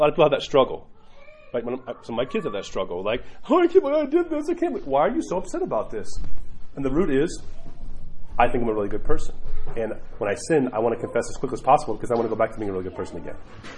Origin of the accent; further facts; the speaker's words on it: New York, United States; forgive my language, I'm a New Yorker, so I'm sorry.